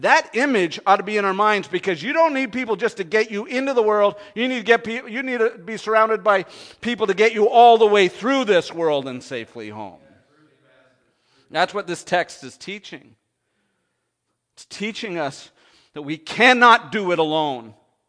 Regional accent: Canada; because I come from Canada

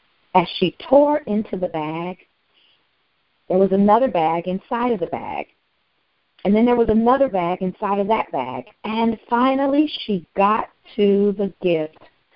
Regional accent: San Francisco, California, United States; Now, I'm from San Francisco, born and raised

